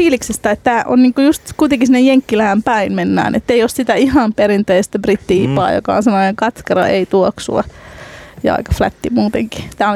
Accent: Helsinki, Uusimaa, Finland; koska olen sieltä Töölöstä kotoisin

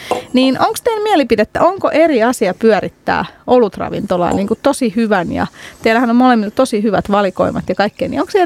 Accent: Helsinki, Uusimaa, Finland; Keskitöölössä. Minä olen sieltä kotoisin, se on Keskitöölöä.

